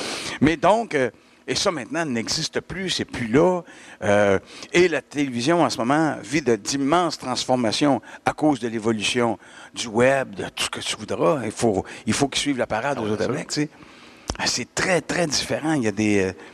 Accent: Lévis, Quebec, Canada; je vais être à Lévis à l'Anglicane, dans mon patelin.

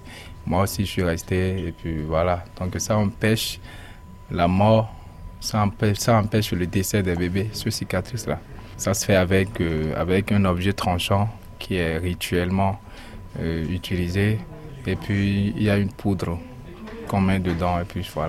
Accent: Ouémé, Benin; moi, je viens de la vallée de Louémé, et on parle chez moi la langue goun.

